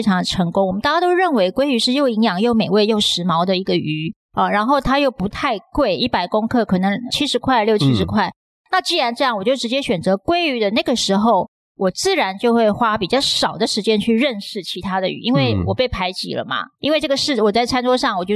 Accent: Taiwan; 我是台湾人，我是海岛子民

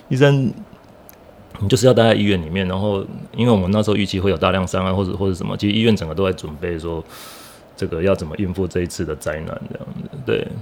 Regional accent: Hualien County, Taiwan; 其实我们花莲人对地震是没有感觉

